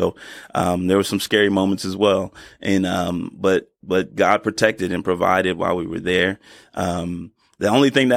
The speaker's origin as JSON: {"language": "English", "town": "Philadelphia", "region": "Pennsylvania", "country": "United States", "tie": "born or raised there", "said": "I was born and raised in Philadelphia"}